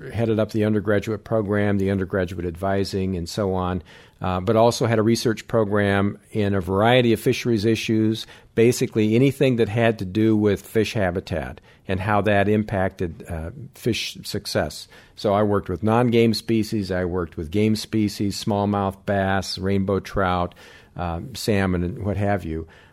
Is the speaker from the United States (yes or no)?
yes; Iowa, United States; Well, I grew up in Iowa. So any talk about agriculture has to start there.